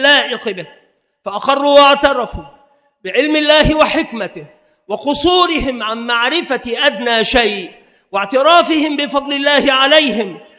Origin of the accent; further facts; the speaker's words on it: Egypt; الآن عندنا في مصر طائفة من الناس